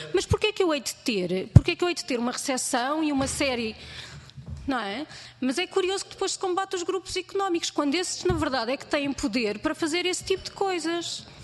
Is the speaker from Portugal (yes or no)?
yes; Lisbon, Portugal; Eu sou lisboeta, mas tento fazer o esforço de pensar que existe outro país, existe mais país.